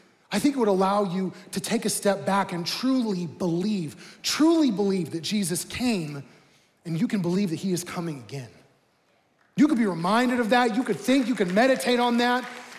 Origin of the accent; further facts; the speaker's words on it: Franklin, Indiana, United States; also born or lived in Speedway; I was born in Speedway, grew up in Franklin, go Grizzly Cubs. And, you know, now I live on the south side here